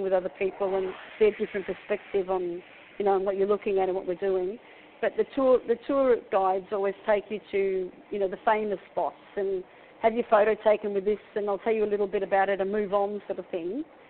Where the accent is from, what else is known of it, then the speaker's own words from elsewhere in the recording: Wales, United Kingdom; because I'm from Wales, so I've seen plenty of castles.